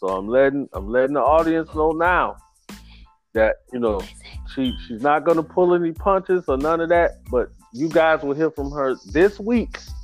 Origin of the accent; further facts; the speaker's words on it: Chicago, Illinois, United States; Sandy's from New York. I'm from Chicago.